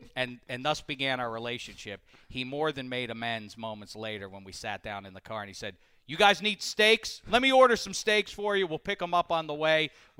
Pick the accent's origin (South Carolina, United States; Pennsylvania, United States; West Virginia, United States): Pennsylvania, United States; Pittsburgh; And I said, well, because I'm from Pittsburgh, I explained.